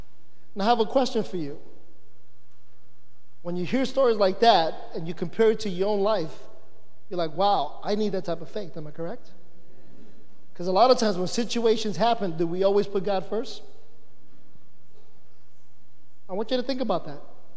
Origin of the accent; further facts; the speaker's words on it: New York City, New York, United States; I grew up in the South Bronx. And in the South Bronx, let me put it this way, it's not a pretty picture.